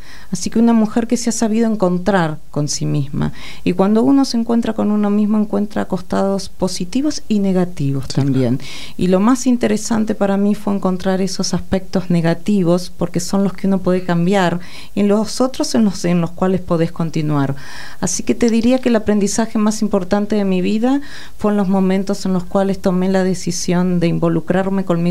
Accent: Carlos Casares, Buenos Aires Province, Argentina; born there; yo también nací en Carlos Casares, provincia de Buenos Aires. No deja de ser la provincia de Buenos Aires, a 313 kilómetros. Así que como casarense nos conocemos.

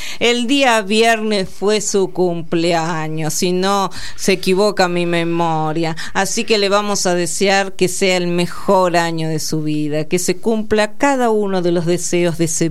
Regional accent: Carlos Casares, Buenos Aires Province, Argentina; Yo soy de Carlos Casares, provincia de Buenos Aires, por ejemplo.

